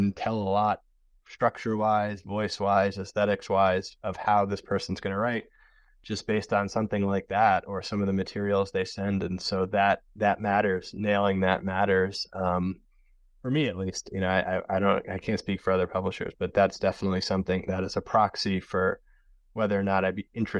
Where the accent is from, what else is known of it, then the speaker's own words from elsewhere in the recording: United States; I grew up right outside Manhattan, so it was familiar territory to me.